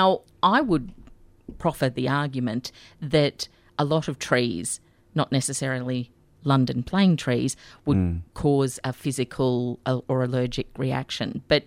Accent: Brisbane, Queensland, Australia; now in Melbourne, Australia; I grew up, born and bred in Brisbane, Queensland.

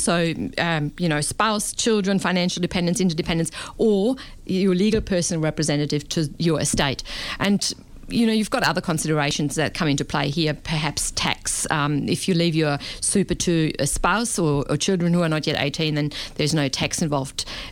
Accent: Germany; accent: German; English is a second language; now in Australia; So I as you can hear from my accent, I'm German, and I deal with a fair few wills that have been prepared in Germany

